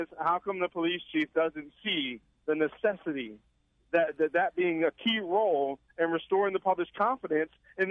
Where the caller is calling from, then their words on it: Baltimore, Maryland, United States; I'm calling from Baltimore.